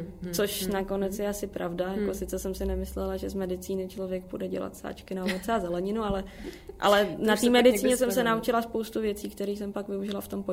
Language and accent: Czech; Prague, Czechia; Je to teda v Brně, což já jsem z Prahy, mám tu rodinu